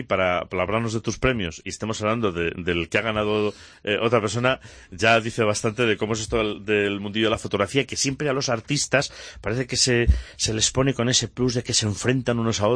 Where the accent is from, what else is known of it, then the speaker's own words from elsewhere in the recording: Zamora, Castile and León, Spain; aquí en Zamora, los que somos zamoranos o zamoranos de adopción